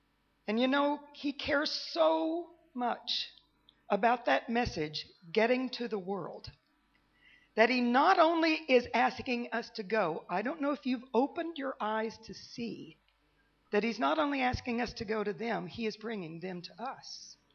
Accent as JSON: {"language": "English", "region": "Texas", "country": "United States", "tie": "born or raised there", "said": "I am from Texas. That is where I was born and raised."}